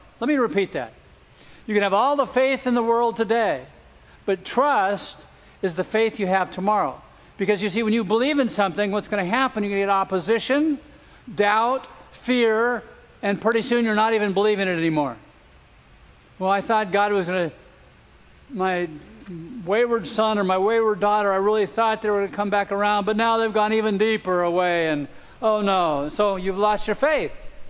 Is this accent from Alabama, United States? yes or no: no; Los Angeles, California, United States; We grew up in West LA, and from the public school to Redeemer Baptist.